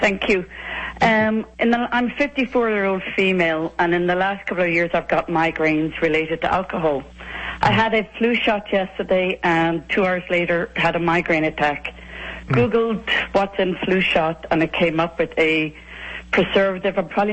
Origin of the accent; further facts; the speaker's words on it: Ireland; Yeah, when I drink, I'm being Irish, it doesn't go well.